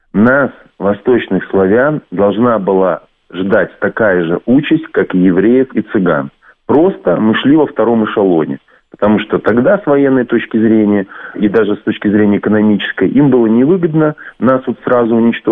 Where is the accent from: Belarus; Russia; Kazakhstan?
Belarus; как я, белорус, должен относиться